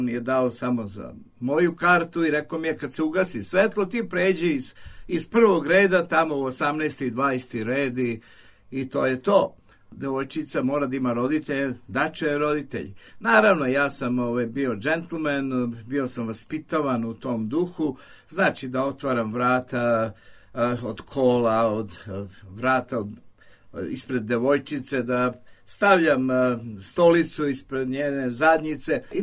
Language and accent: Serbian; Belgrade, Serbia; born there; ja sam rođen na Voždovcu, prva lokacija koje se sećam da sam živeo bila je iznad bioskopa Zvezde na Terazijama sa familijom, jevrejskom familijom